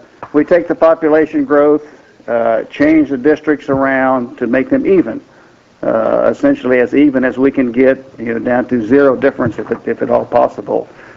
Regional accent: Klamath Falls, Oregon, United States; I'm from Klamath Falls, so I'm always happy when I cross those Cascades and get out of the rain and get to the sun.

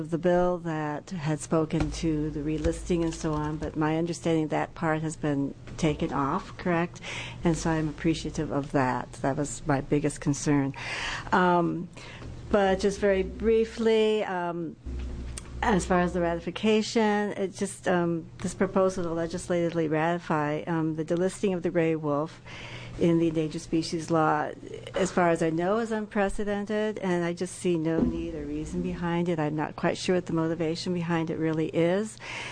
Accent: Portland, United States; I'm from Portland, and I'm here just for myself.

